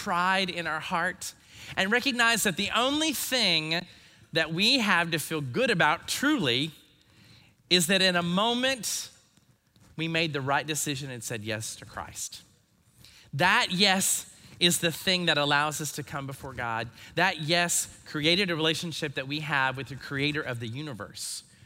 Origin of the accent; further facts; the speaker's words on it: North Carolina, United States; Now, I don't know about you, but I grew up in North Carolina and we did not use the word haughty very much.